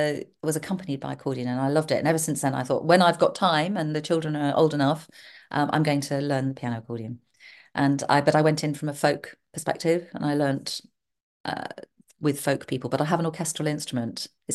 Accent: Windsor, South East England, United Kingdom; born there; I was born in Windsor in Berkshire because my grandparents at that point lived there, my mother's parents.

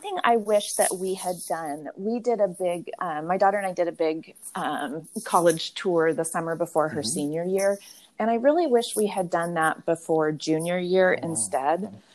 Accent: Pacific Northwest, United States; we're from the Pacific Northwest where it's, you know, 78 degrees and zero humidity.

